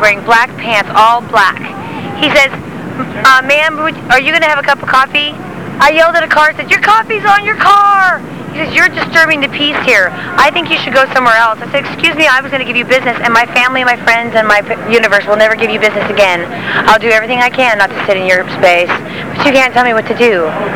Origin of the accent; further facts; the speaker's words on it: Trinidad, California, United States; I'm from Trinidad Harbor. I grew up in the Harbor Light Building Supply.